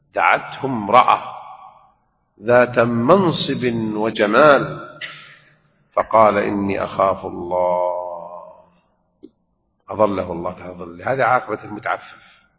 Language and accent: Arabic; Mecca, Makkah Province, Saudi Arabia; كانوا يفعلون شيء إلى حد قريب أنا حضرته وأنا صغير في مكة